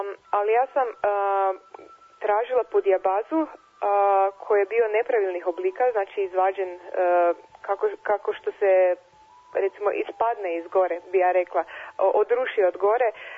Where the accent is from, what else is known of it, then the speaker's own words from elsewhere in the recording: Celje, Savinja, Slovenia; Serbian is a second language; dolazim iz Celja, iz Slovenije. Završila sam školu primenjenih umetnosti u Ljubljani.